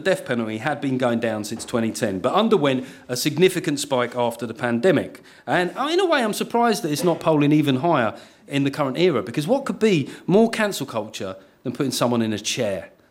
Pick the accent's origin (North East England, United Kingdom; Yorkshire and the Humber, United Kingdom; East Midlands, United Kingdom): North East England, United Kingdom; Sunderland; born there; I was born in Sunderland, but I was made by my love of microwaving animals as a kid.